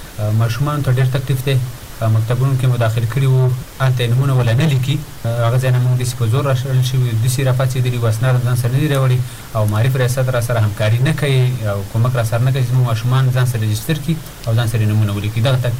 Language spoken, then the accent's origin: Pashto; Afghanistan; زه د افغانستان یم، ما د افغانستان تذکره اخیستې ده، ځکه په هر ځای کې اوسېږم، د دې افغانستان د خاورې یم